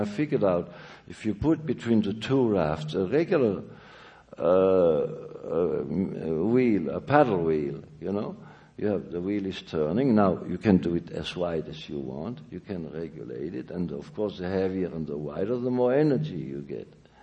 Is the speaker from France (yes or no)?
yes; Strasbourg, Grand Est, France; Well, it's just that I donated my hometown, something like 12,000 drawings or something like that.